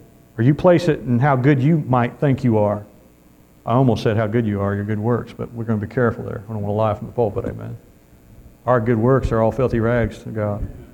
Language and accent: English; Missouri, United States; I found out I'm from Missouri, from the Show Me State.